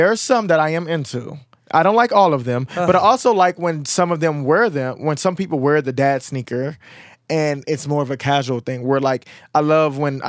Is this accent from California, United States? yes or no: yes; Compton, California, United States; I'm from Compton, and we call them coochie cutters.